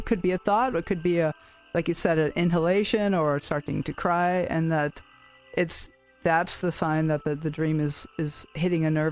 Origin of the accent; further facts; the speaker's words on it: Boston, Massachusetts, United States; You know, I grew up in Boston area, too, so I'm very familiar